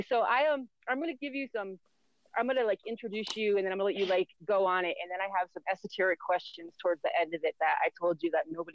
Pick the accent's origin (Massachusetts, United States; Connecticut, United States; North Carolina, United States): Connecticut, United States; I'm from Connecticut, so it reminds me of New Hampshire.